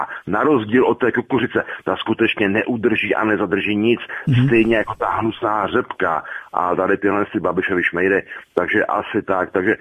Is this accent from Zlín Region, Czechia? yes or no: yes; Zlín Region, Czechia; já jsem z Valašska, my nejsme, aha, na skraji